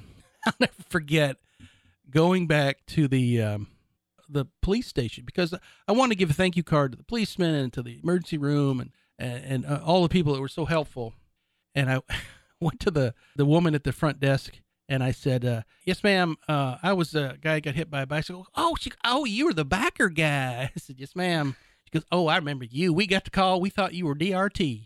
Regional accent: Ontario, Canada; do you know I was from Canada? I'm pretty close to Toronto.

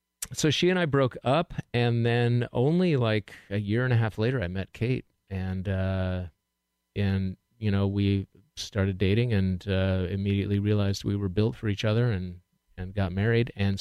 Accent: Seattle, Washington, United States; I'm from Seattle.

